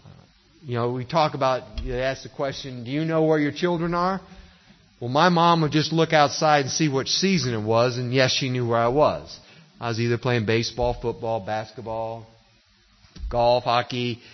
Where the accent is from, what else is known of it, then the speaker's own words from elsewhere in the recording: Northampton, Massachusetts, United States; In fact, the church I grew up in Massachusetts was the first church in Northampton, Massachusetts.